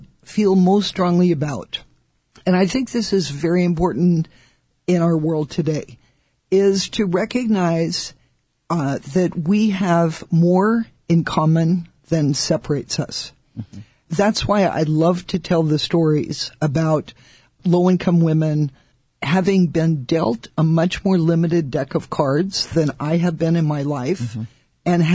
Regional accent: United States; Well, we as American women, I think, have been given a tremendous gift

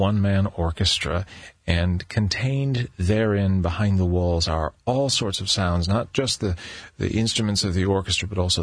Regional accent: Wright, Michigan, United States; because I'm from Michigan. I'm a native of a very small farming community called Wright, Michigan

